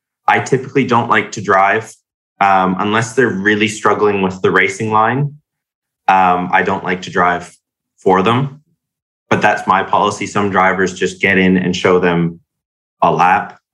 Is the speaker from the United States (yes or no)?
no; Canada; being Canadian, I've driven on the left.